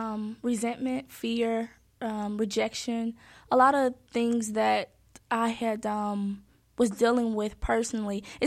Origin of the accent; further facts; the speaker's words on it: Jackson, Tennessee, United States; also born or lived in Memphis; I'm from Memphis, but I was raised in Jackson.